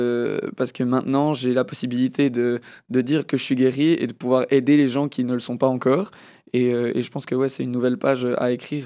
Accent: Canada; first language French; Ma langue maternelle, c'est le français, mais mon papa est canadien. Et du coup, je suis originaire d'un pays qui a le double langage, l'anglais et le français.

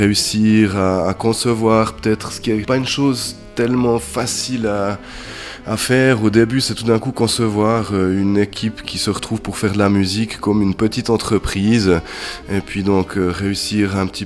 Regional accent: Neuchâtel, Switzerland; moi j'ai effectué les demandes sur le canton de Neuchâtel en tant que Neuchâtelois

